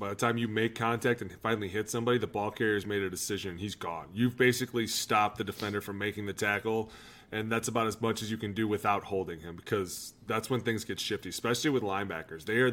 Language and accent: English; Cleveland, Ohio, United States; We were at the bottom of this pile talking about how he was from Cincinnati and I was from Cleveland.